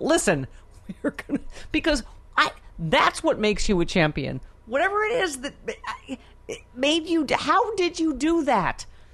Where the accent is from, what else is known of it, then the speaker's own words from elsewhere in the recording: Buffalo, New York, United States; you and I, I'm from Buffalo, Michael Bennett, we lost a generation of brilliant people.